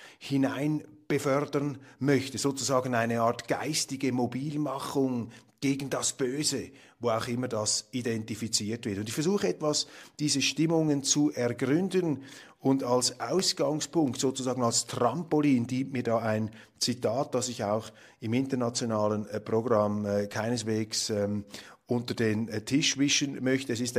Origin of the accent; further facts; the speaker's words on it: Switzerland; Dieses Bild, meine Damen und Herren, löst in mir als Schweizer ein fundiertes Unbehagen aus.